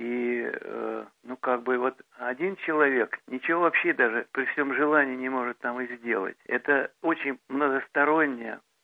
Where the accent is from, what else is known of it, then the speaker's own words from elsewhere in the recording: Russia; born there; я родился в России, там получил образование и работал. Так что я русско-украинский или украинско-русский